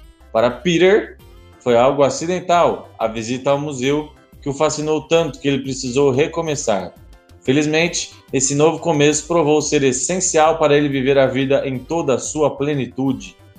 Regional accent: Ribeirão Preto, São Paulo, Brazil; born there; Jaboticabal é perto de Ribeirão Preto, de onde eu sou nascido.

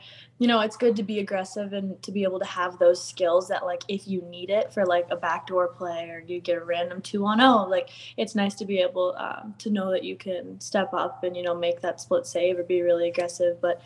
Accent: Lakeville, Minnesota, United States; they ask you where you're from and you're like, oh, I'm from Lakeville, Minnesota.

